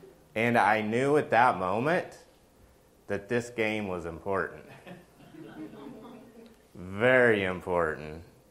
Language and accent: English; Oklahoma, United States; And so I grew up in Oklahoma. I used to watch the OU Texas football game.